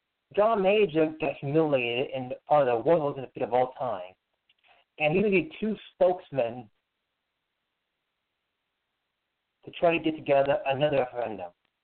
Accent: United States; But, you know, I'm American, so who cares what I say?

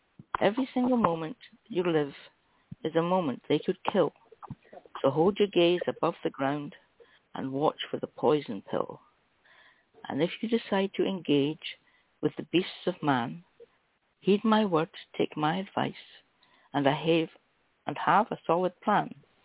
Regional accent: Scotland, United Kingdom; Well, I can say what I like because I'm Scottish.

